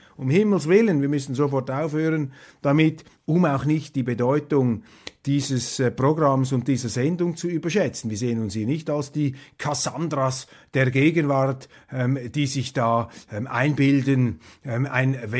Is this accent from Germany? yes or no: no; Switzerland; als Schweizer, als Europäer